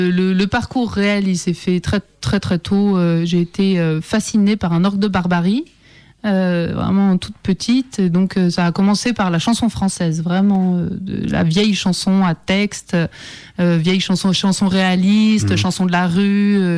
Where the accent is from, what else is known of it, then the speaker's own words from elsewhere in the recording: Saint-Pierre, Réunion, France; born there; also born or lived in Le Tampon; Eh bien, je suis née à La Réunion, n'est-ce pas?